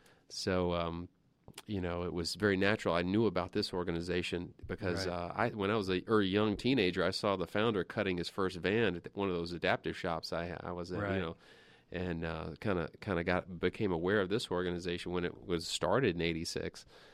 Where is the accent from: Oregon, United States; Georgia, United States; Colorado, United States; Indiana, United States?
Georgia, United States; Atlanta; I knew the people that were there from somewhere or another growing up in Atlanta and knowing a lot about the community.